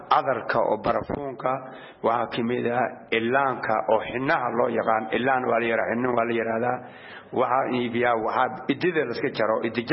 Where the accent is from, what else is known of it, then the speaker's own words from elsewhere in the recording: Qoryooley, Lower Shabelle, Somalia; moved away; waxaan ka imaaday gobolka Shabeelo Hoose gaar ahaan degmada Qoryooley